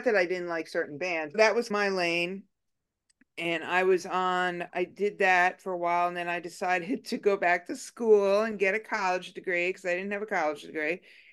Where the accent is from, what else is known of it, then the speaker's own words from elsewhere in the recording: New York, United States; also born or lived in San Francisco; I grew up in New York in the 70s, so very much a product of top 40 radio, all that stuff.